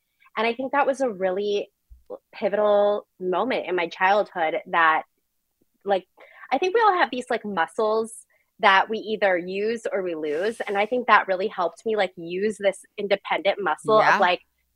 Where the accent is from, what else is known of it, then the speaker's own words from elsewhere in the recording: Phoenix, Arizona, United States; now in San Diego, United States; So I grew up in Phoenix, Arizona.